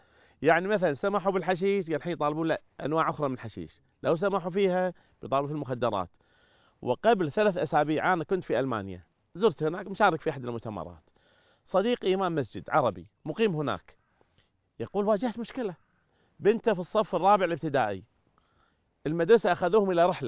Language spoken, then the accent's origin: Arabic; Kuwait; عندنا في الكويت